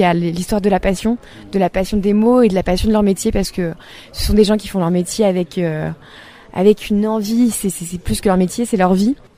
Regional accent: Brittany, France; Exactement, je suis bretonne.

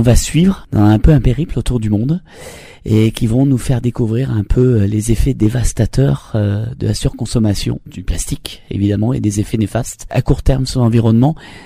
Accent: France; Nous, en tant que Français

